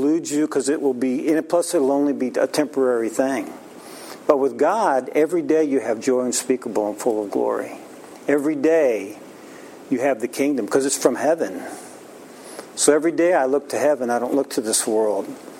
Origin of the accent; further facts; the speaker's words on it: Illinois, United States; Now, I grew up in Illinois, and we had lots of wheat fields, tons of wheat fields.